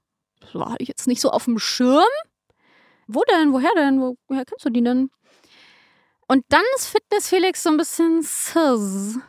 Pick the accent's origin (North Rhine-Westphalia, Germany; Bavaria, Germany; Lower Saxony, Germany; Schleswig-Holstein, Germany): North Rhine-Westphalia, Germany; Leverkusen; ich komme aus Leverkusen, so stelle ich mir das da so ein bisschen vor.